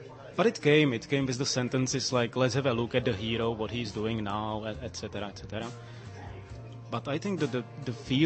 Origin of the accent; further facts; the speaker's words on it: Czechia; English is a second language; I'm from the Czech Republic and I'm in the middle of the West and the East.